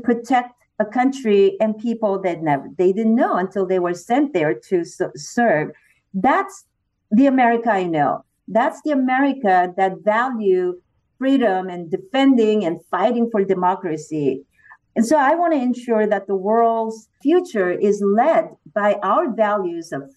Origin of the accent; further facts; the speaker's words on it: South Korea; now in United States; I remember growing up in South Korea as a young girl, watching the U.S., soldiers driving through our communities or the streets in South Korea where I lived.